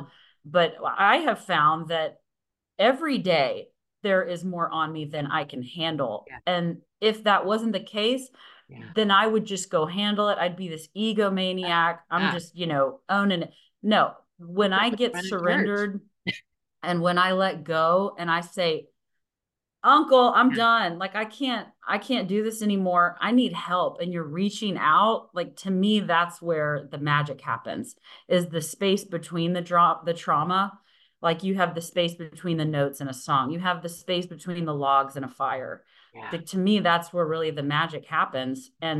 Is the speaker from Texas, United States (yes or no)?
yes; Midland, Texas, United States; also born or lived in Austin; we moved from Midland, Texas, which is a West Texas town, to Austin, the middle of my junior year in high school.